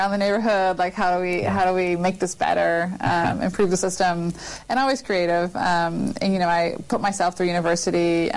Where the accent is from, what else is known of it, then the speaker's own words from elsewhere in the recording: New Zealand; now in United States; I was born in New Zealand, and then I lived here as a kid in the U.S. For a lot of my childhood, and then moved back to New Zealand for my sort of high school years.